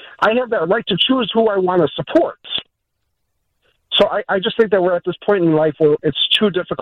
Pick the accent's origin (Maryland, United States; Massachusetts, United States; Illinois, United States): Illinois, United States; Chicago; Growing up in Chicago, I used to get that a lot when I was a Cubs fan growing up on the South Side.